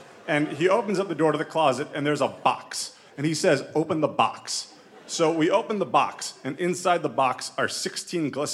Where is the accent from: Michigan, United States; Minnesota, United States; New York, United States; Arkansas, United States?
New York, United States; he knew that I was a lawyer from New York